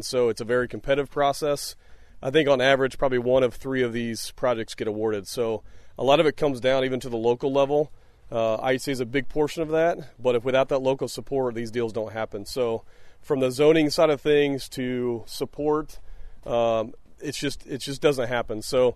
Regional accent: Muncie, Indiana, United States; now in Yorktown, United States; I grew up in Muncie. Muncie is a great place to live. I went to Claypool, Washington Carver, Northside, Muncie Central, and ultimately ended up at Ball State. I still live in Yorktown, so don't leave Muncie.

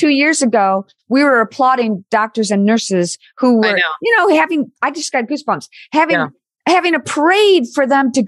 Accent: Michigan, United States; Like when we go back to Michigan, you know, that's my hometown, that's my home state, and we love it there.

